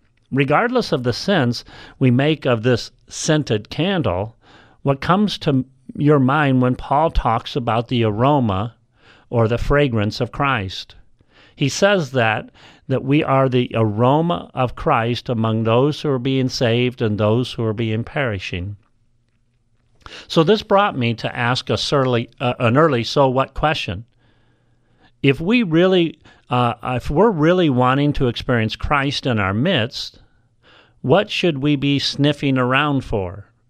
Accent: Midwest, United States; Growing up in the Midwest, the smell of freshly cut grass or the smell of harvest was a wonderful smell.

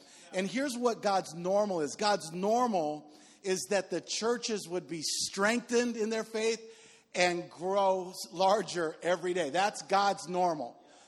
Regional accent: Washington, United States; The ones you're eating, where are you from? I said, you know, Washington State.

